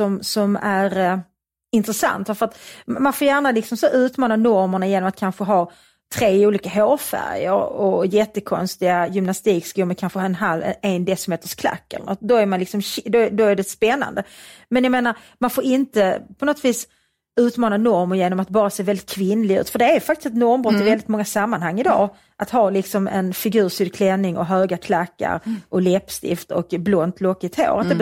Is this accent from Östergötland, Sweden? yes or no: no; Svedala, Skåne, Sweden; Och jag jobbade extra som barnflicka hos en frisör i Svedala, där jag växte upp